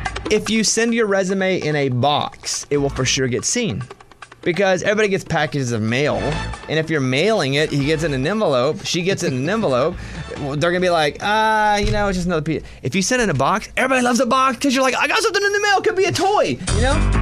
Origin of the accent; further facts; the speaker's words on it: Arkansas, United States; I'm from Arkansas.